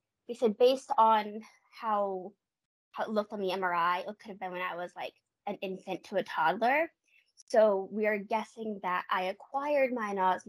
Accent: Goodyear, Arizona, United States; also born or lived in Denver, Colorado; now in Tucson, United States; I was born in Denver, Colorado, but we moved to Goodyear, Arizona when I was about 5 years old because of dad's work. And then about maybe 5 or 6 years ago now, we moved down to Tucson, Arizona.

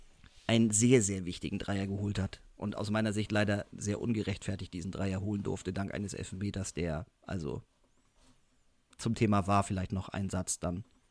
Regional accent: Würzburg, Bavaria, Germany; Also als Würzburger würde ich so sehen

